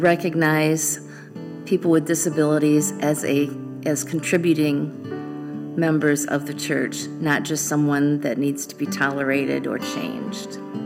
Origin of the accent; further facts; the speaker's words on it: Battle Creek, Michigan, United States; After I adopted Bobby, we moved back here. I'm from Battle Creek, and my home church became his home church.